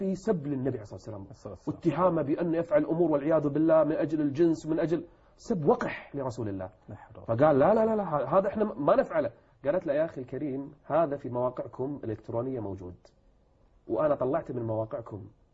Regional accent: Kuwait; ثائرة الليبراليين عندنا في الكويت

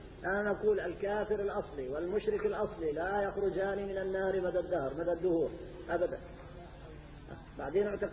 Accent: Hama Governorate, Syria; حصلت عندنا في قرية من قرى حماة. رجل علوي مات في قريتنا

